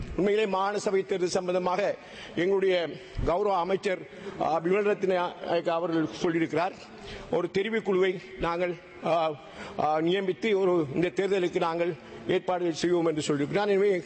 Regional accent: Addalaichenai, Eastern Province, Sri Lanka; என்னுடைய ஊரை பொறுத்தவரை நான் அட்டாளிச்சேரி பிரதேசத்தைச் சேர்ந்தவன்.

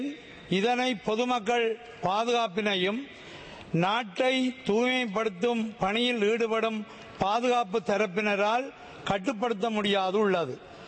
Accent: Northern Province, Sri Lanka; நான் முல்லைத்தீவு மாவட்டத்தை சேர்ந்தவன். வன்னி தேர்தல் மாவட்டத்தை பிரதிநிதித்துவப்படுத்துவன்.

